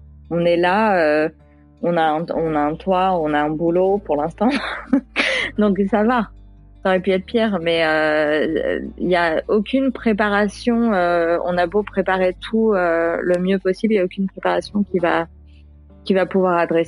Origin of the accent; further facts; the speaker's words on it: France; Je fais « Tiens, mais foutez-moi la paix, je suis française. Enfin, j'ai habité ici, je sais pas ce que vous voulez de plus. »